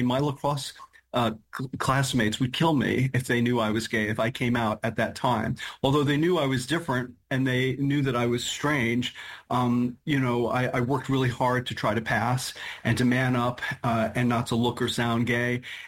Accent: New York, United States; That's right. And if any of your guests have never heard of Long Island, you know, it's a horror story.

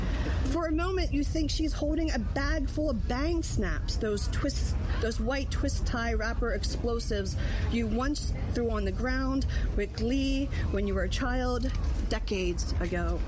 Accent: Philadelphia, Pennsylvania, United States; I'm Italian from Philly, okay? Talk with my hands.

